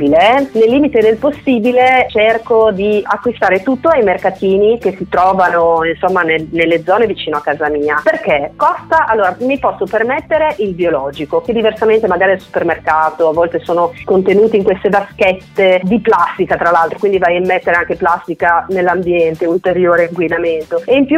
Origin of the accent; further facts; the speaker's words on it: Rimini, Emilia-Romagna, Italy; ti faccio un esempio, io sono di Rimini, no?